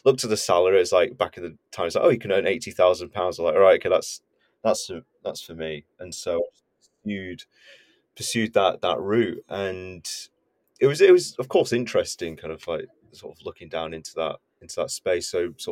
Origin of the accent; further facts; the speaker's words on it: Bolton, North West England, United Kingdom; also born or lived in Malaysia; So I grew up in Bolton, in Greater Manchester. So yeah, Bolton born and bred. I'm proud. And yeah, I've sort of stuck around for a bit, and then my family moved to Malaysia for a couple of years when I was age 4 till 6